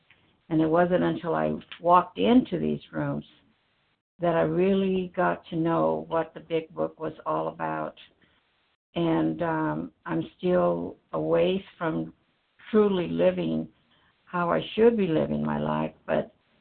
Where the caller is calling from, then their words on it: Idaho, United States; Yes, I'm calling from Idaho, and it's Pacific time.